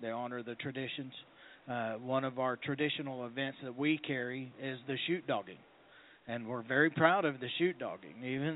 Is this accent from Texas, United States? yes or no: yes; Texas, United States; He recognized that I was from Texas. I walked in, he heard the accent, he saw the bow in my legs